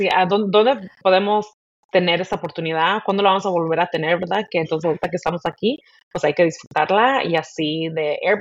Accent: Chicago, Illinois, United States; moved away as an adult; also born or lived in Dallas; Soy hija de inmigrantes, mis padres son de México, que emigraron a Chicago en los 90s, y ahí fue donde yo nací, crecí, me quedé ahí en la universidad, estudié administración de negocios at DePaul University, y luego a los 23 años se me dio la oportunidad de empezar mi carrera en Texas.

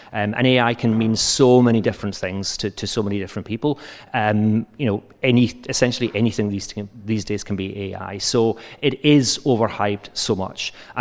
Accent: Scotland, United Kingdom; accent: Scottish; now in Netherlands; but you'll have to put up with my Scottish accent.

